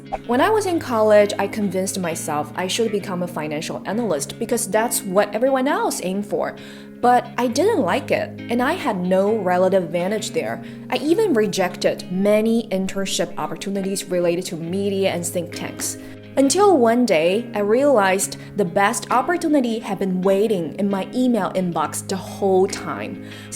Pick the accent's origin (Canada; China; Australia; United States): China; Growing up in China, many of us were raised inside a system shaped by planned economy thinking.